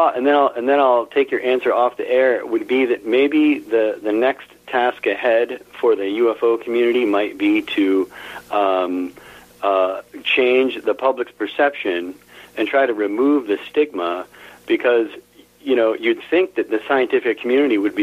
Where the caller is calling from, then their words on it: Stratford, Connecticut, United States; from Stratford, Connecticut.